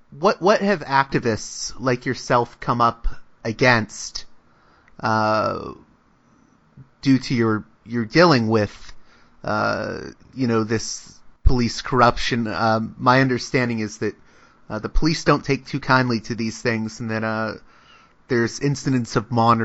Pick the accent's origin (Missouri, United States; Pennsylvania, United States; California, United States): Pennsylvania, United States; Pittsburgh; I know I'm an outsider because I'm from Pittsburgh